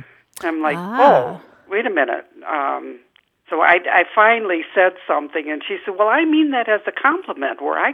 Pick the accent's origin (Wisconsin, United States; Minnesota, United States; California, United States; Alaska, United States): Wisconsin, United States; Fort Atkinson; I'm from Fort Atkinson, Wisconsin.